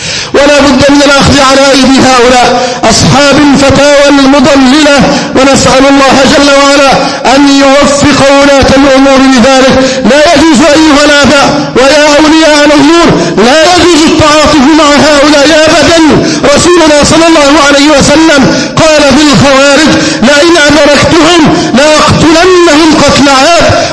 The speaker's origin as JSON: {"language": "Arabic", "country": "Egypt", "said": "أن يجعل بلدنا مصر هذا أمنا أمانا"}